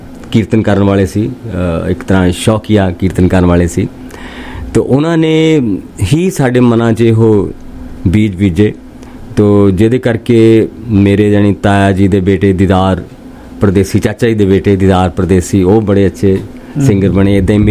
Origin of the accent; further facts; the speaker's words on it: Patar Kalan, Punjab, India; born there; ਸੋ ਮੇਰਾ ਜਨਮ ਪਿੰਡ ਮੈਦਾਨਾ ਪੱਤੜ ਕਲਾਂ